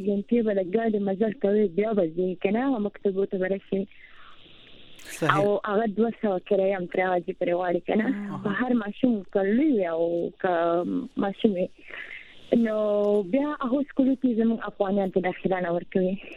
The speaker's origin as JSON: {"language": "Pashto", "region": "Kandahar", "country": "Afghanistan", "lives_now": "Pakistan", "said": "موږ خو افغانان یو کنه، موږ بیخي د کندهار ولایت یو او دلته بلوچستان کې اوسو کنه."}